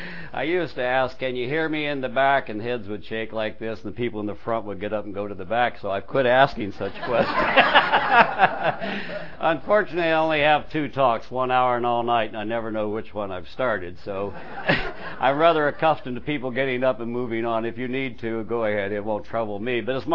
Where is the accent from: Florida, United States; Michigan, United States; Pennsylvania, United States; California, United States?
California, United States; Encino; I grew up in California, out in Encino